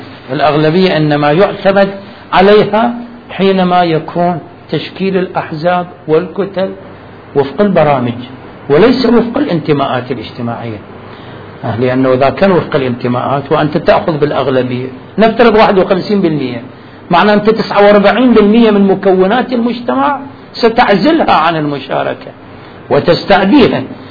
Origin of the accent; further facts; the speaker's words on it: Iraq; أنا إنسان عراقي أريد أتعين، أريد أعيش، وهذا حقي كمواطن عراقي.